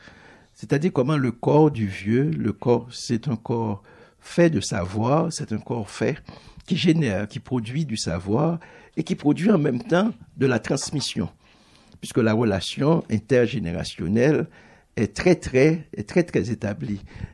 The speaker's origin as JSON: {"language": "French", "country": "Haiti", "tie": "born or raised there", "said": "moi, j'ai grandi en Haïti, donc, et toute la vision qui m'est venue du monde en tant qu'être constitué, c'est en Haïti."}